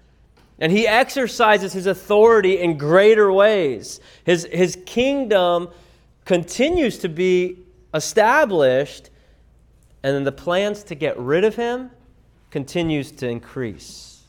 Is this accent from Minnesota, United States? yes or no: no; California, United States; now in Kansas City, United States; It was strange because I grew up in California my whole life. And Missouri is just very different than California.